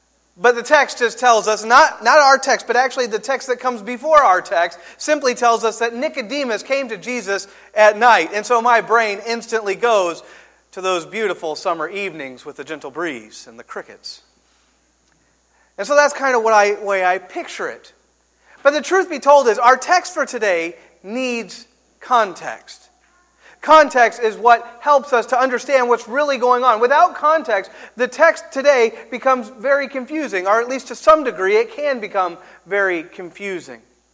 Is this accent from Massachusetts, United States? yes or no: no; Missouri, United States; Well, at least where I was growing up in Missouri, we'd get a gentle breeze like that.